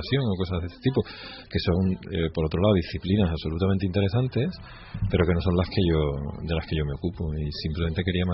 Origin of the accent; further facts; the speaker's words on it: Cádiz, Andalusia, Spain; Pero bueno, soy gaditano y me identifico con Cádiz, y vamos, o sea, es que me niego a decir que soy de otro sitio.